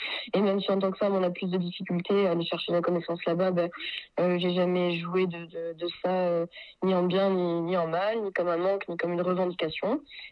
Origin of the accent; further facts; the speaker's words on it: Corsica, France; et puis aussi chez nous en Corse on a tendance à j'aime pas parler de susceptibilité mais j'aime parler de sens de la fierté.